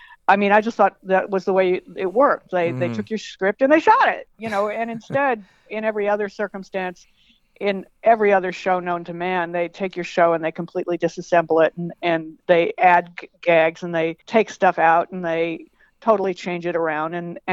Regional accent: San Diego, California, United States; I'm from San Diego.

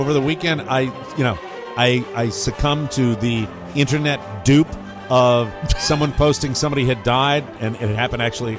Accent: Florida, United States; And he lives in Florida, my home state.

